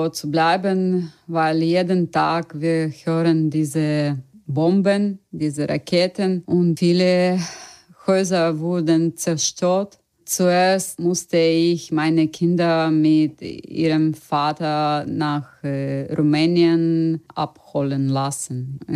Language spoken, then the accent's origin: German; Mykolaiv, Mykolaiv Oblast, Ukraine; German is a second language; moved away as an adult; now in Germany; Meine Heimatstadt Mykolaiv liegt im Süden der Ukraine. Das ist eine große Stadt mit 400.000 Bewohnern